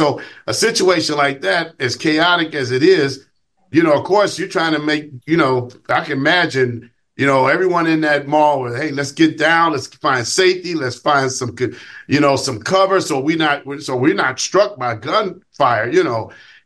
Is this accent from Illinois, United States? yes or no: yes; Chicago, Illinois, United States; times that we live in, especially in the city of Chicago. Every city's not like that. I get it. But my hometown is like that.